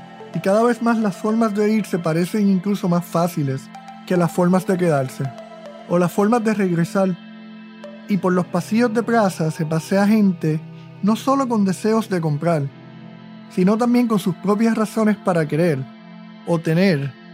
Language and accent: Spanish; Puerto Rico; moved away as an adult; Yo también me fui de Puerto Rico en 2020, pero bajo circunstancias muy diferentes y con ciertos privilegios, como ser más mayor, tener estudios graduados y un trabajo seguro.